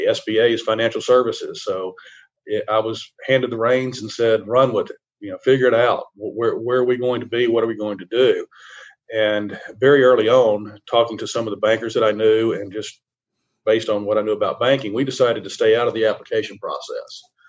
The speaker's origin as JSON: {"language": "English", "region": "the South", "country": "United States", "accent": "Southern", "said": "I'm sure that she just would love to get a hold of my Southern accent at times and just try to straighten that out for me."}